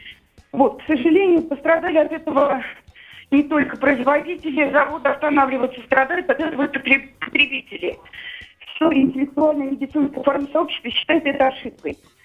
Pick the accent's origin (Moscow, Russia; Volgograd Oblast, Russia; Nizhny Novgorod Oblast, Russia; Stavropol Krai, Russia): Moscow, Russia; Я из Москвы, работаю в сфере медицины и фармацевтики.